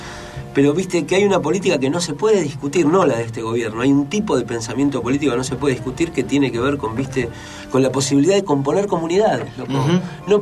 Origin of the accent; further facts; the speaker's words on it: Buenos Aires, Argentina; En el barrio donde yo vivía, yo me crié ahí en Buedo, donde termina Buedo, cerca de Pompeya